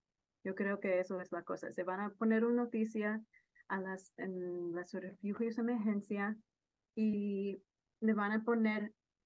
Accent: New York City, New York, United States; Yo siempre digo que soy neoyorquina primera, pero mis padres son de Honduras, pues mi corazón es hondureña.

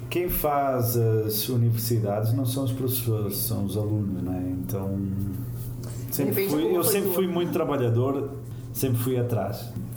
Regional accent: North, Portugal; Eu sou do Norte e pensava que tinha sido colocado só opções de Coimbra para cima.

